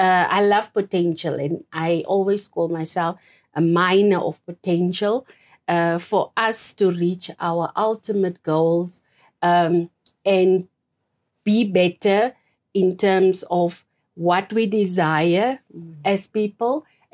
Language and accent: English; Windhoek, Khomas, Namibia; also born or lived in Mariental; My childhood was a nice blend of growing up in Windhoek, being a city girl during school time. And then I went back to our roots, to the south, part-time holidays. I grew up there in Mariental and also on the farm with my grandparents.